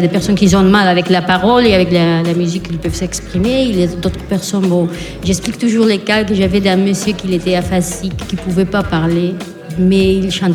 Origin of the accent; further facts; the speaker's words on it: Spain; moi je viens d'Espagne, mais en France c'est plutôt la même démarche